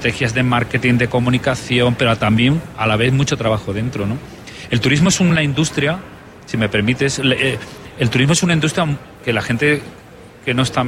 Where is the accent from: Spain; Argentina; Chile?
Spain; yo soy español y sé perfectamente dónde está México